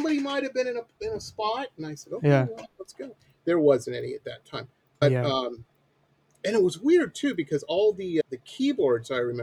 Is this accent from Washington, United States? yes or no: no; Detroit, Michigan, United States; I'm an old man, and I grew up in Metro Detroit, and this was in the '80s.